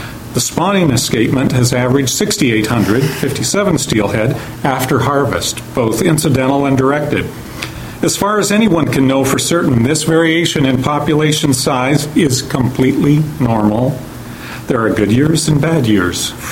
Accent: Olympia, Washington, United States; from Olympia. I've fished the Skagit River since 1972, and I lived on the river for 15 years

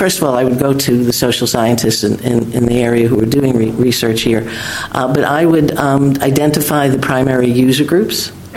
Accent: New York, United States; accent: New York; You can tell from my New York accent, I'm not originally from around here.

